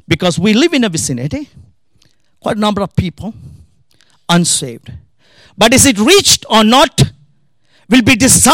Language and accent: English; Northern Province, Sri Lanka; I come from Sri Lanka, the northern part of Sri Lanka